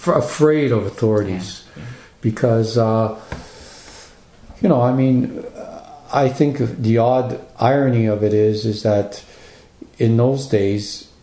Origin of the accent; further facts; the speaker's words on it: Guelph, Ontario, Canada; born there; No, I was born in Guelph.